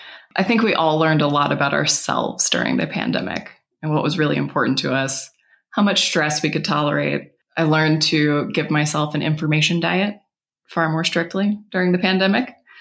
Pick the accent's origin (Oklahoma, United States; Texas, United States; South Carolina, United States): Texas, United States; Houston; moved away as an adult; now in Colorado Springs, United States; I am originally from Houston, Texas. I've traveled quite a bit and moved along the Gulf Coast and East Coast for about the last 10 years.